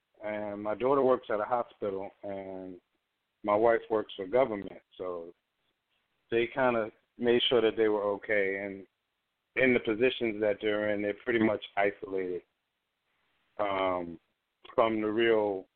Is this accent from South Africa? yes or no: no; Brooklyn, New York, United States; born there; also born or lived in Philadelphia / Houston; I was born in Brooklyn.